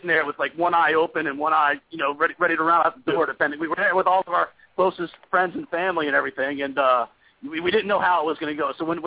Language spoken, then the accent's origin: English; New Jersey, United States; I'm originally from New Jersey. So I had a lot of people that were affected, friends and family that were affected by Hurricane Sandy.